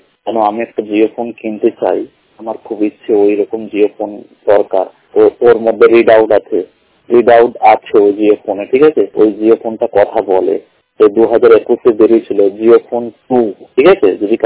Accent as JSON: {"language": "Bangla", "town": "Allahabad", "region": "Uttar Pradesh", "country": "India", "said": "আমার বাড়ি হলো এলাহাবাদ, উত্তরপ্রদেশ।"}